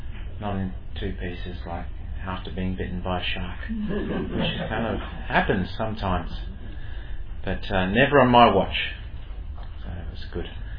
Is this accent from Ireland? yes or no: no; Sorrento, Western Australia, Australia; So I'm a local boy, I grew up in Sorrento, a beachside suburb.